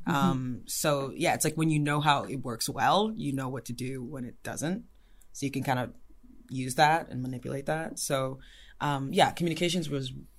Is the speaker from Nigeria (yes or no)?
yes; Ife, Osun, Nigeria; born there; I was born in Ife, Nigeria. My parents went to, or they met in the university there. So there's no familial ties to Ife. My father is from southwest Nigeria